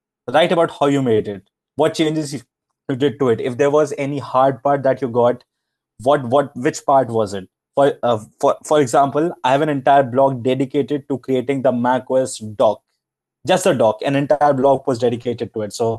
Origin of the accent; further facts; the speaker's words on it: India; English is a second language; so I'm from India and we did not have good internet when I started to learn.